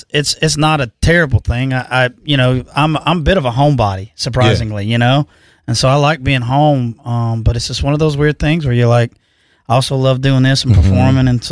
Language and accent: English; Chelsea, Alabama, United States; now in Birmingham, United States; Well, I grew up in Chelsea, Alabama.